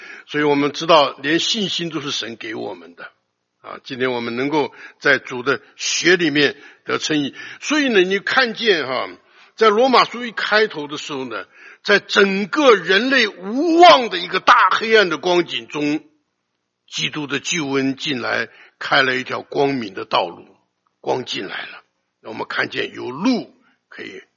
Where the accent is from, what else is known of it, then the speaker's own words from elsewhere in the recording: China; 我们中国人讲呢，